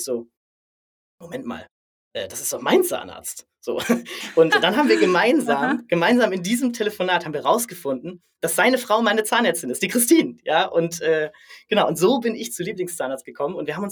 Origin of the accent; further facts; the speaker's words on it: Baden-Württemberg, Germany; Ursprünglich komme ich aus dem südlichsten Punkt Deutschlands, vom Bodensee und bin dort aufgewachsen.